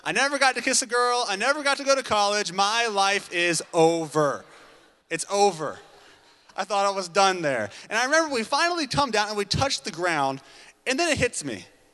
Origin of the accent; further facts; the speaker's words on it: Virginia, United States; also born or lived in Seattle, United States; I was born there. I lived there for like a year, and my parents moved me back to Virginia. And I grew up there in Virginia my entire life